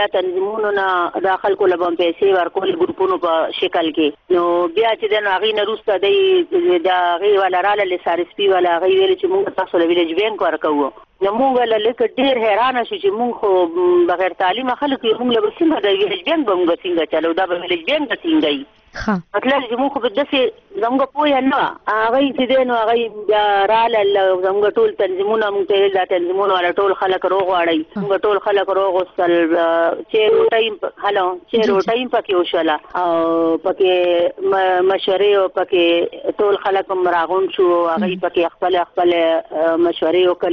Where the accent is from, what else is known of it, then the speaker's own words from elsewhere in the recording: Khyber Pakhtunkhwa, Pakistan; مونږ د چوګوجر کلی دی. زمونږ چمکني سره پیښې دی.